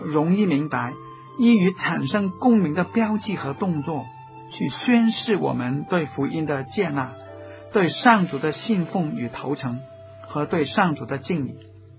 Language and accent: Chinese; China; 那么为什么我们中国人不可以用我们自己的方法来盖我们的教堂？